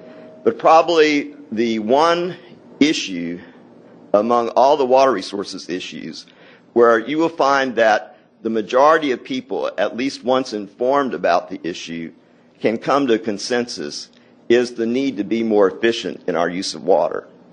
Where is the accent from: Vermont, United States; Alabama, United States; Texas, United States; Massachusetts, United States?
Texas, United States; Houston; I grew up in Houston primarily, but my parents both grew up on cotton farms in Austin and Washington County